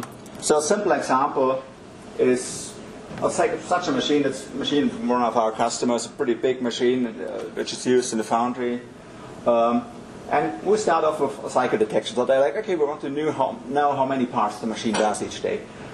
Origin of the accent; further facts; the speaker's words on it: Germany; I'm from Germany, with a lot of machinery there, machine builders, a lot of classical industry.